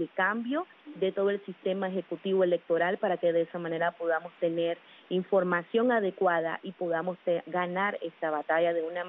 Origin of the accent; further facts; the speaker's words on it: Nicaragua; soy nicaragüense, estadounidense